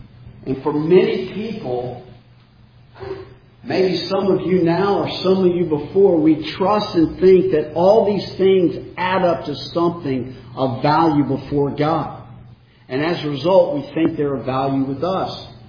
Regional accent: Houston, Texas, United States; I'm not from here. I'm from Houston, Texas.

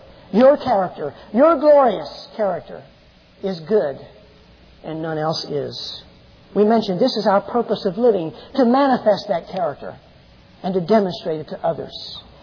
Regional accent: Tennessee, United States; born there; Now, I was born in Tennessee, by the way.

